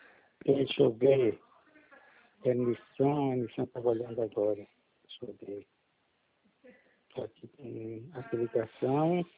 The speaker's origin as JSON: {"language": "Portuguese", "town": "Monteiro", "region": "Paraíba", "country": "Brazil", "tie": "born there", "said": "Paraíba. Sou da Paraíba. Foi em São Paulo que eu fiz, né? Mas o meu estado, na atualidade, é Paraíba."}